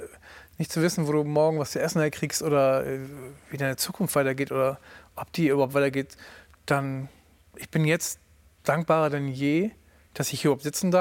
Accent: Radekow, Mecklenburg-Vorpommern, Germany; also born or lived in Berlin; bin in Berlin geboren und in Radekow, einem kleinen Dorf an der Ostsee, aufgewachsen.

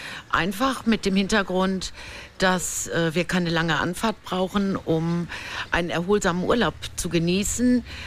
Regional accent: Dänischenhagen, Schleswig-Holstein, Germany; Wir kommen aus Dänischen Hagen

